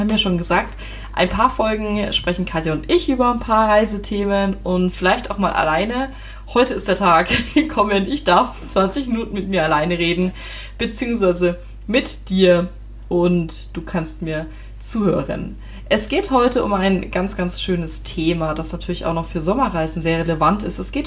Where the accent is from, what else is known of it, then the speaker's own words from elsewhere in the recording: Regensburg, Bavaria, Germany; aufgrund der Lage von meiner Heimatstadt Regensburg